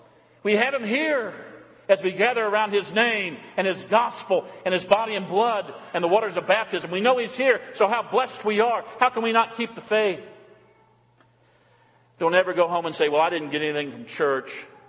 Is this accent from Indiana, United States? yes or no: yes; Indiana, United States; And he's from Indiana like I'm from Indiana.